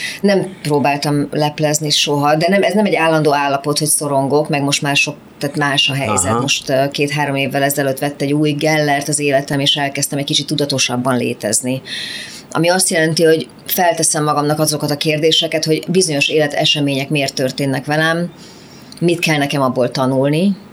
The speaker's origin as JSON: {"language": "Hungarian", "region": "Budapest", "country": "Hungary", "said": "Pesti lány vagyok én."}